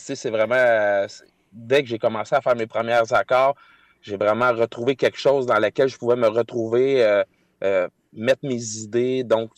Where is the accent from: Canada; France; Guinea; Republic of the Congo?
Canada; Berthierville, Quebec; Je viens de Lanaudière, plus précisément à Berthierville.